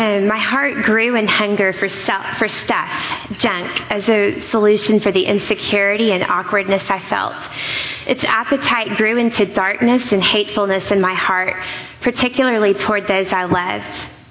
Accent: Rowlett, Texas, United States; I grew up outside of Dallas in the small town of Rowlett.

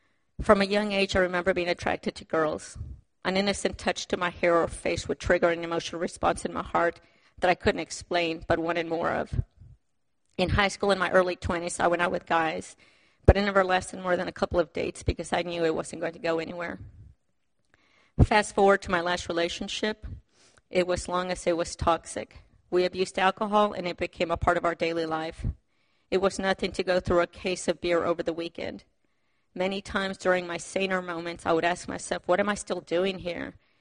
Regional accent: Lima, Peru; moved away; I grew up in Lima, Peru, and I was 4 out of 5 kids.

